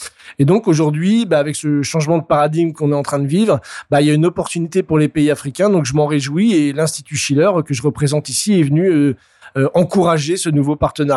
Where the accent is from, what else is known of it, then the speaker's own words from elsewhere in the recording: France; c'est un plaisir pour moi, en tant que Français, d'être ici